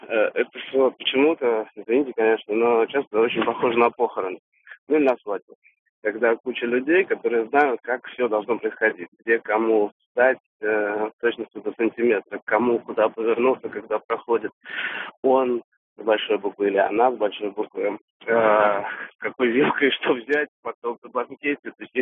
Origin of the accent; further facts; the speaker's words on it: Saint Petersburg, Russia; Я из Питера.